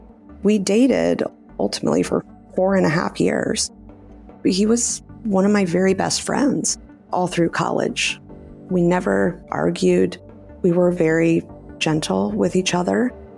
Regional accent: Indianapolis, Indiana, United States; I was raised in Indianapolis. I had a wonderful upbringing, a phenomenal family.

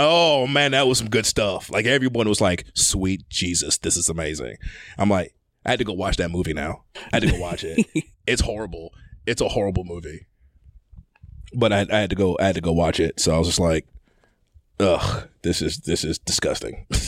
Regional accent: Atlanta, Georgia, United States; I'm from Atlanta, dog.

